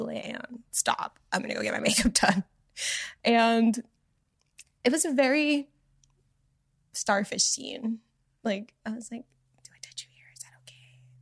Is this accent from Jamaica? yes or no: no; Canada; also born or lived in Miami; I lived in Miami. I'm from Canada.